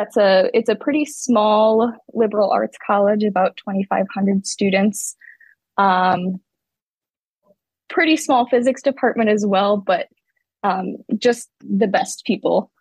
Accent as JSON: {"language": "English", "region": "Illinois", "country": "United States", "tie": "born or raised there", "said": "I grew up about 60 miles south of Chicago, in a pretty rural area."}